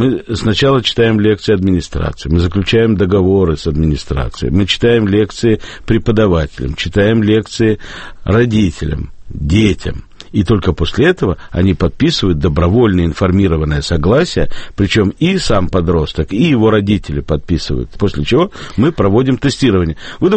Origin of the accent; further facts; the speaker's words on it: Saint Petersburg, Russia; now in Moscow, Russia; Я уроженец Ленинграда, этим горжусь. Я родился в клинике Отто. Поэтому я вот коренной ленинградец, хотя живу в Москве.